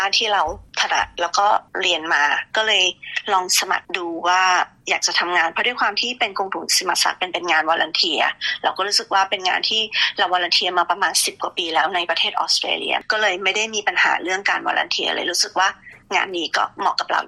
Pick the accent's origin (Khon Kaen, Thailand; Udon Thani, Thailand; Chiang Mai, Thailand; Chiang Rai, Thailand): Udon Thani, Thailand; ดิฉันเกิดและโตที่จังหวัดอุดรธานีก็มัธยมศึกษาจบจากโรงเรียนสตรีราชินูที